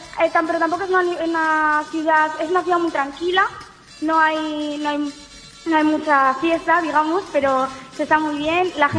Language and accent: Spanish; Logroño, La Rioja, Spain; now in Lithuania; Pues yo soy de Logroño, aunque soy en mi DNI pone que nací en Fuenmayor, que es un pueblo que está nada cerca, muy cerca de Logroño.